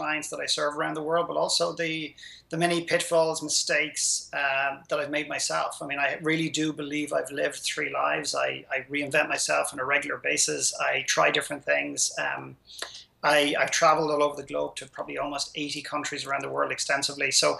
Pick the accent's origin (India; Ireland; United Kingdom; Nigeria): Ireland; my modest background growing up in Ireland.